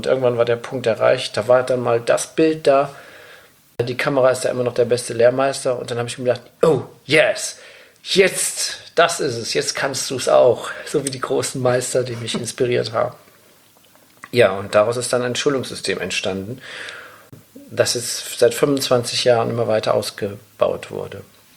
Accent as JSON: {"language": "German", "town": "Bonn", "region": "North Rhine-Westphalia", "country": "Germany", "tie": "born there", "said": "Und ich bin ja in Bonn geboren"}